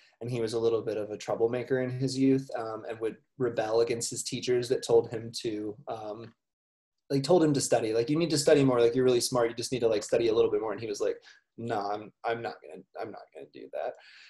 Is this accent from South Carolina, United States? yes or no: no; Arkansas, United States; born there; so I was born in Arkansas, which is the deeper south of America. I was raised Christian, but Roman Catholic.